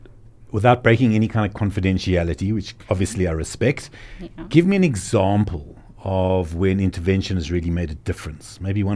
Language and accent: English; Cape Town, Western Cape, South Africa; I'm Capetonian, man.